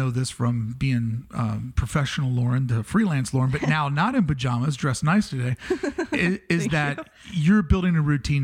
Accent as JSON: {"language": "English", "town": "Louisville", "region": "Kentucky", "country": "United States", "said": "I'm just from the South and that's how we was raised, you know? Yeah. And when I do say Louisville, people are like"}